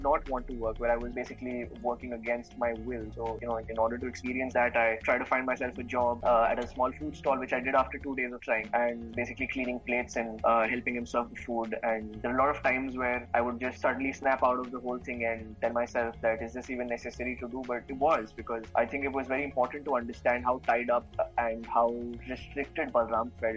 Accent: Mumbai, Maharashtra, India; how different it was from my life and growing up in Bombay.

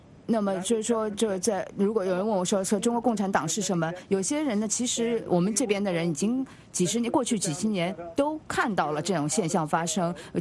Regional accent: United States; 我是美国人，我再说一遍

